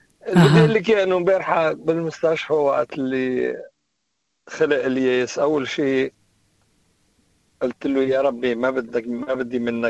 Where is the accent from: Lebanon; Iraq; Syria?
Syria; هلا انا سوري عندي 5 احفاد